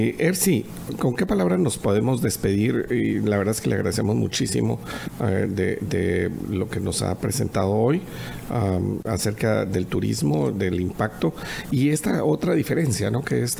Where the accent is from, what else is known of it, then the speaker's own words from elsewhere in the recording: Guatemala; mientras tomamos esa decisión como guatemaltecos libres